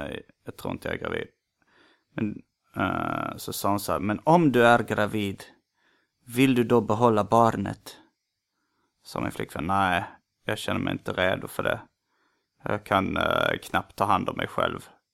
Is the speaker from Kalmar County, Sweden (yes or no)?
no; Gothenburg, Västra Götaland County, Sweden; Jag är inte jättestor fan av munkar, som det heter där jag kommer ifrån. Donuts i USA och i Göteborg.